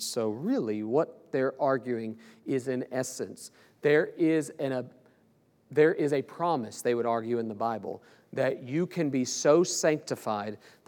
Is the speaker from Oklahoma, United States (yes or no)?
yes; Oklahoma City, Oklahoma, United States; I'm from Oklahoma City. There's a big Church of the Nazarene headquarters there.